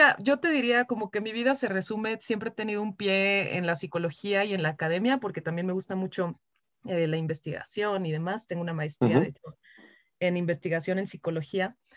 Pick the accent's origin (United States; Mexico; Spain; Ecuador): Mexico; Y pues bueno, yo soy de México